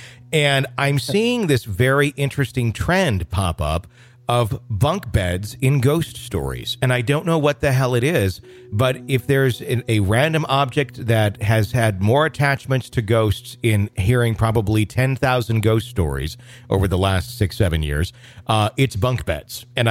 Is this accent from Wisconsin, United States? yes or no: yes; Wisconsin, United States; I grew up in Wisconsin, and this town was like 20 miles down the road.